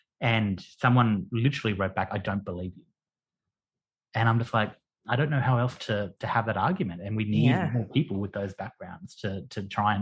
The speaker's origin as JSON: {"language": "English", "region": "Queensland", "country": "Australia", "said": "I'm from Queensland, it takes a while."}